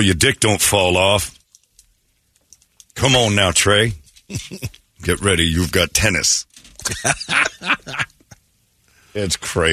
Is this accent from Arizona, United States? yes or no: yes; Mesa, Arizona, United States; You think Mormon girls don't rebel? I grew up in Mesa.